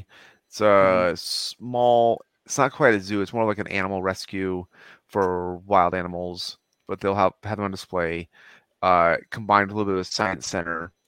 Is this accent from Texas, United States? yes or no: no; San Diego, California, United States; now in Bay Area, United States; We were in Southern California for Thanksgiving, and I growing up in San Diego, it pretty consistently got into the 50s in the evenings